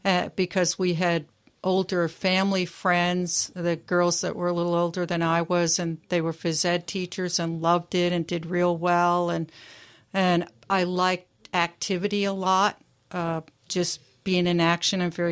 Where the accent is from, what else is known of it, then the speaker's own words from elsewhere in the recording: New Hampshire, United States; also born or lived in Massachusetts; now in Port Townsend, United States; No, I was raised in New England. In New Hampshire for most of my life. I was born in Massachusetts